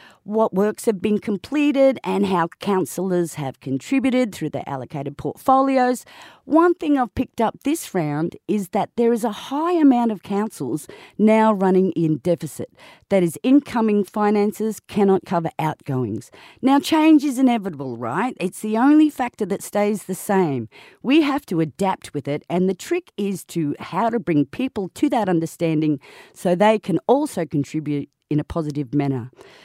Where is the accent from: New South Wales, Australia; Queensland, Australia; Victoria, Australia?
Queensland, Australia; Brisbane; I grew up in Brisbane. My formative years were through the 80s, and I watched Brisbane grow from a country town to the sharp, modern city destination that we see today.